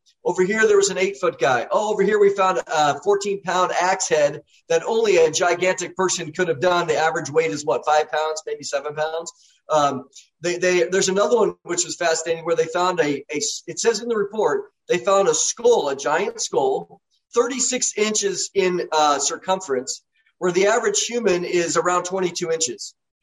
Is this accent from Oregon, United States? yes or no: yes; Oregon, United States; but, you know, I'm from Oregon. Oregon became a state in 1859.